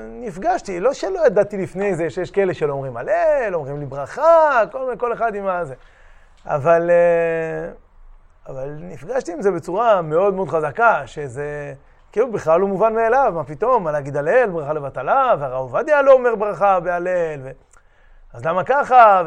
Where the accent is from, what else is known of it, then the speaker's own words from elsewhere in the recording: Nov, Golan Heights, Israel; also born or lived in Ma'alot / Neve Dekalim; אני גדלתי ביישוב דתי לאומי, הברור שאומרים עלה, לא היה בכלל שאלה, גדלתי על זה בתור ילד. מושב נוב ברמת הגולן.